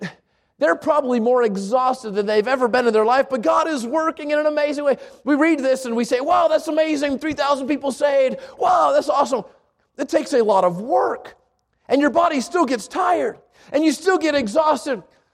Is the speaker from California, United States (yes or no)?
no; Albuquerque, New Mexico, United States; and I grew up in the South Valley of Albuquerque, and just kind of slow. It wasn't a really busy pace.